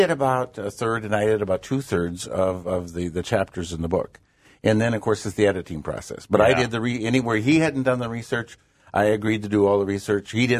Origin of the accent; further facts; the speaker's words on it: Crosby, North Dakota, United States; Originally, I'm from Crosby, in the very northwest corner, north of Williston, right on that corner. The farm was 3 miles from Canada, 22 miles from Montana.